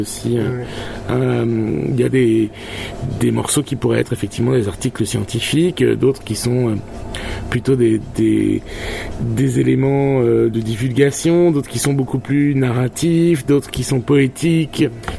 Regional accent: France; now in Barcelona, Spain; oui, je suis français, je vis à Barcelone.

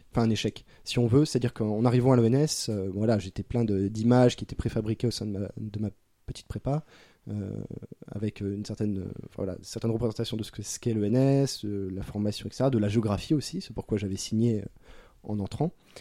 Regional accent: Hauts-de-France, France; Parce que moi, je ne connais pas. Je viens du Nord-Pas-de-Calais.

